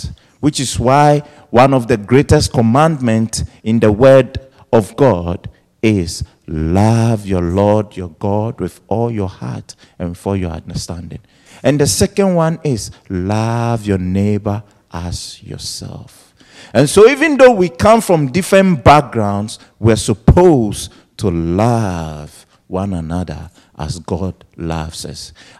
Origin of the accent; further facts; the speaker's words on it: Ghana; Not because I am Ghanaian and Ghanaian do certain things, that's what I do.